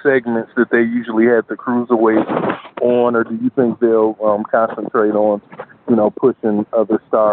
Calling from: Detroit, Michigan, United States; from Detroit.

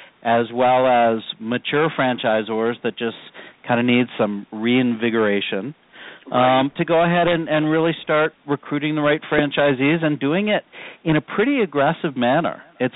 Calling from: Denver, Colorado, United States; Calling from Denver, Colorado.

